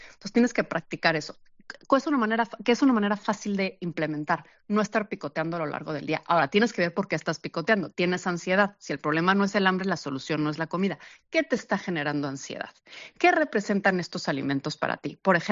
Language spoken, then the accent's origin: Spanish; Mexico; moved away as an adult; also born or lived in New York; now in Madrid, Spain; soy mexicana, yo conocí a mi ex en Nueva York y me vine a vivir a Madrid porque me casé con él